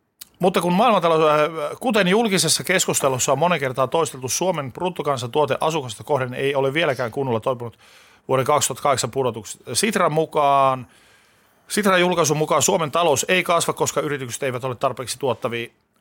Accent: North Ostrobothnia, Finland; moved away as an adult; now in Helsinki, Finland; 80-luvun Oulun kokoiseen paikkaan, joka nyt on Pohjois-Pohjanmaalla, mistä olen kotoisin

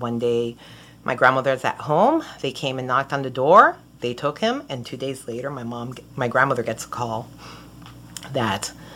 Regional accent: Miami, Florida, United States; also born or lived in Tampa, United States; My mom ended up in Miami, and that's where I was raised, and with my mom and my grandmother.

